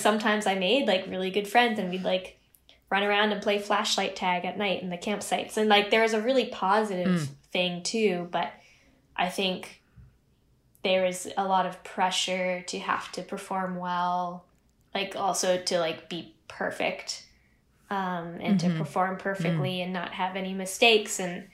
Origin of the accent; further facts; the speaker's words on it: Chico, California, United States; born there; And I was born in Chico, California, and my brother started taking lessons there, and there was a Texas style fiddle teacher.